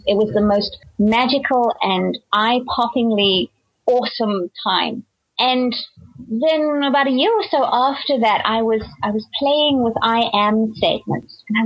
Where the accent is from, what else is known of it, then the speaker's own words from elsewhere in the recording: South Africa; moved away as an adult; also born or lived in Nigeria; now in United States; I was raised in South Africa, born in Nigeria, raised in South Africa.